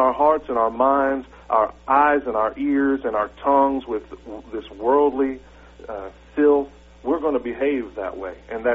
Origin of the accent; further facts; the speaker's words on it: Kansas, United States; moved away; I grew up in Kansas, and a lot of times when I'm talking, I say, you guys, because that's what everyone says.